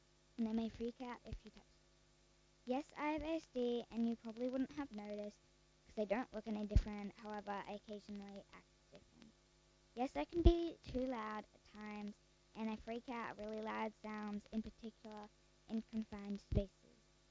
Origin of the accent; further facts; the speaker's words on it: Mount Cotton, Queensland, Australia; I'm from Mount Cotton.